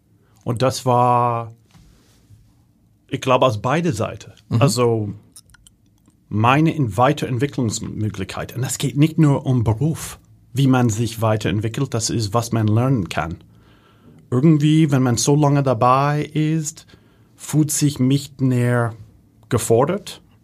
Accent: Germany; accent: Hanseatic; mein hanseatischer Dialekt, die ist sehr erkennbar.

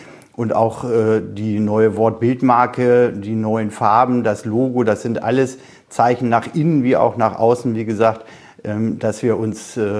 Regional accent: Peine, Lower Saxony, Germany; Ich bin gebürtiger Peiner, ich lebe gerne in dieser Stadt

